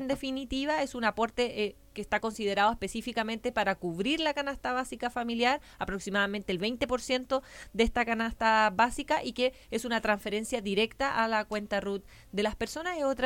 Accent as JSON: {"language": "Spanish", "country": "Chile", "said": "Y de ver cuán empáticos somos también los chilenos."}